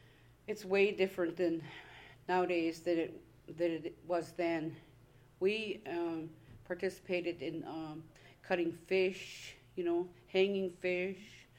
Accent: Hughes, Alaska, United States; also born or lived in Tanana; I grew up in Hughes in 1962. I was born in Tanana.

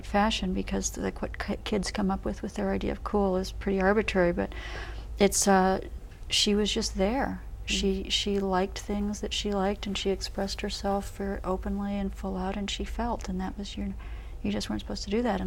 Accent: Michigan, United States; As you were talking, I thought of where I grew up in Michigan.

